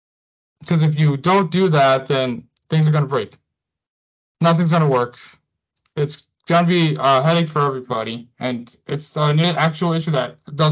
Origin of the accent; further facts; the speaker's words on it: Boston, Massachusetts, United States; accent: Boston; but I'm from Boston and we don't pronounce our R's.